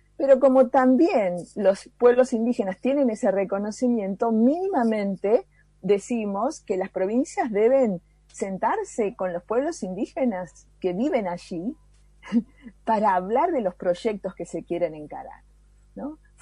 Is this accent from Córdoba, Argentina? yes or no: no; San Salvador de Jujuy, Jujuy, Argentina; saludos a toda la audiencia de mi querida Jujuy. Soy jujeña, nacida en La Tacita de Plata, claro.